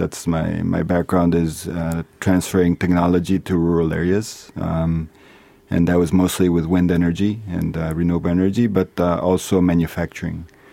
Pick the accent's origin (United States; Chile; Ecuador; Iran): Ecuador; I was recycling plastic in my home country in Ecuador.